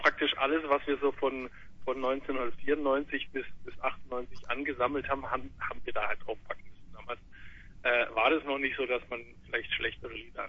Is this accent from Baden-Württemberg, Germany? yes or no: yes; Marbach am Neckar, Baden-Württemberg, Germany; Also wir kommen alle aus Marbach oder haben schon mal in Marbach gewohnt.